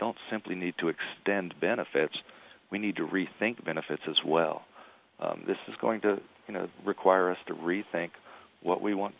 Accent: the South, United States; I'm from the South, where we're steeped in history and government and tradition and all that stuff.

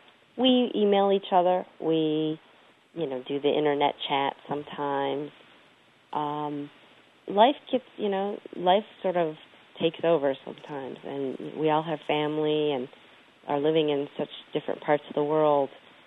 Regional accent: Switzerland; She actually had a pretty similar childhood in that, you know, we had a very Western upbringing, Switzerland, a beautiful place

